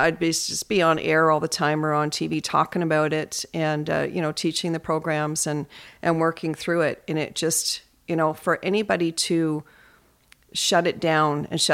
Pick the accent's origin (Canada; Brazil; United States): Canada; I went through this as a Canadian safety specialist, you know, for 10 years.